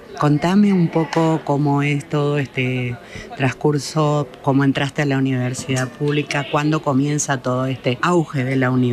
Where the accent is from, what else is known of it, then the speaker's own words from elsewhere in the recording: Argentina; moved away; soy argentina y me fui hace muchos años y vivo la migración